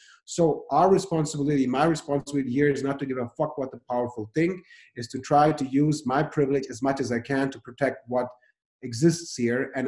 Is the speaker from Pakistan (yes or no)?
yes; Pakistan; moved away; I come from Pakistan, right? I lived there 13 years. I've seen really bad stuff happen there. I wasn't part of it. I luckily grew up in a privileged background, family and stuff.